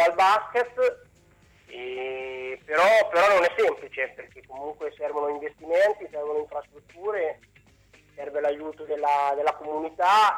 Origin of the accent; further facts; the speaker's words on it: Ancona, Marche, Italy; da anconetano